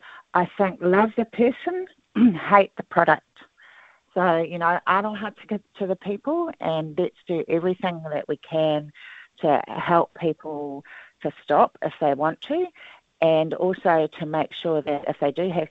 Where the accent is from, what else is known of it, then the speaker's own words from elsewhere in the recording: Southland, New Zealand; also born or lived in Auckland; So I come from Orakapa Rimarunaka. So Invercargill is close to, my marae, my runaka. And so I moved down here from Tamaki Makaurau at the end of 2016. It's great to be home.